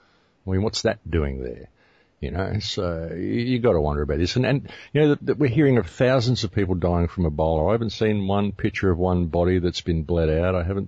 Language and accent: English; Australia; I mean, I come from Australia, and all of Europe is half the size of Australia.